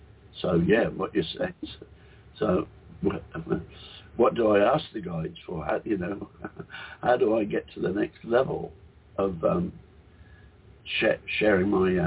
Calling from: Whitsunday Islands, Queensland, Australia; The Whitsunday Islands in Australia. So if you look at the map of Australia, I'm at about 2 o'clock on

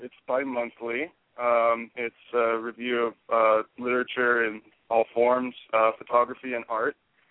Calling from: Tucson, Arizona, United States; I'm calling from Tucson, Arizona.

